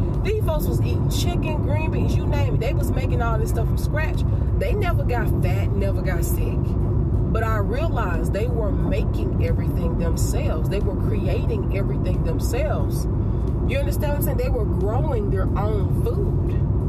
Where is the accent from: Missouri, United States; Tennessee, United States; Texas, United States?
Tennessee, United States; I told y'all I grew up in Tennessee.